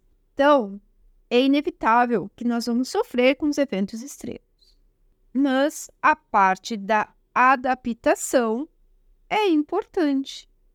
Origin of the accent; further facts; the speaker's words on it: Rio Grande do Sul, Brazil; Nós somos do Rio Grande do Sul.